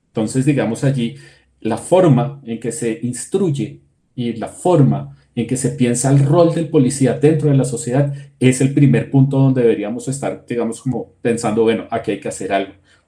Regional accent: Colombia; Somos todos los colombianos y colombianas

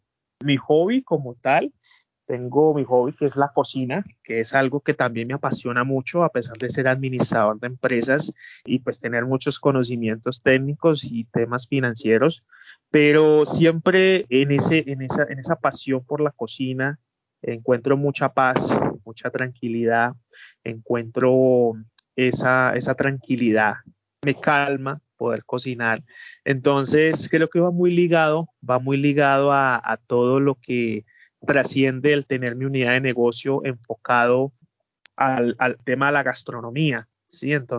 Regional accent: La Dorada, Caldas, Colombia; principalmente vengo de La Dorada, Caldas. De una familia campesina

